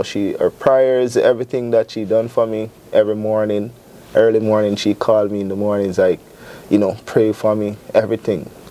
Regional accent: Jamaica; now in Syracuse, United States; First of all … I'm originally from Jamaica. And I moved to Syracuse in 2018 to stay with my uncles and wife.

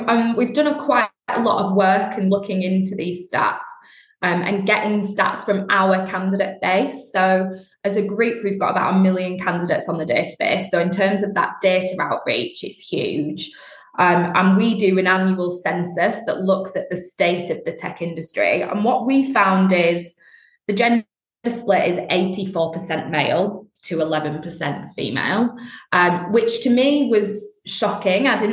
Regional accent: Bradford, Yorkshire and the Humber, United Kingdom; accent: Northern; moved away; I'm clearly Northern. I grew up in Bradford, and when I first moved to London, even my accent I found was a barrier

